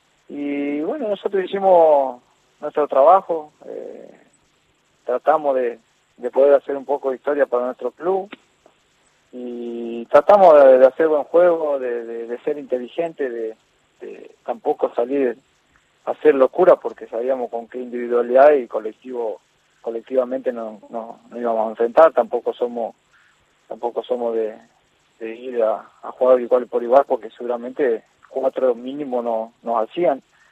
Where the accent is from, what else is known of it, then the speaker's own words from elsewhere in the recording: Santa Silvina, Chaco, Argentina; Yo soy de Santa Silvina, ahora estoy en Resistencia, llegamos acá, obviamente estamos acá en Sarmiento, y bueno, pero yo soy de Santa Silvina, 300 kilómetros acá de la capital.